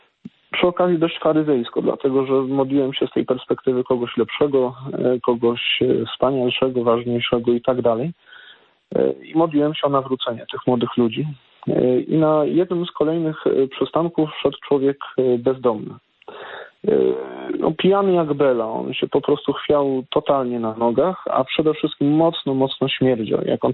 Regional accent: Toruń, Kuyavian-Pomeranian Voivodeship, Poland; Jechałem pewnego dnia autobusem miejskim z seminarium do rodzinnego domu, dlatego że ja pochodzę z Torunia.

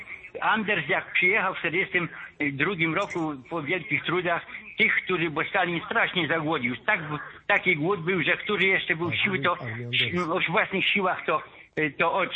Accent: Greater Poland Voivodeship, Poland; bo jestem z Poznańskiego

